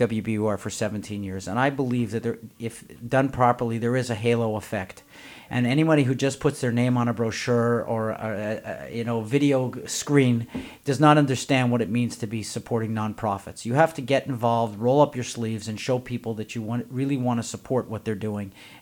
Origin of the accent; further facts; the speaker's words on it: Canada; now in United States; Growing up in Canada, everyone I talk to always says when there's a problem, the government will solve it